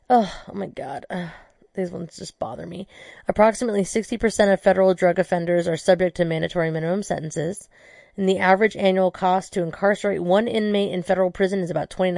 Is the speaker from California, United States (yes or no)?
yes; California, United States; I'm from California originally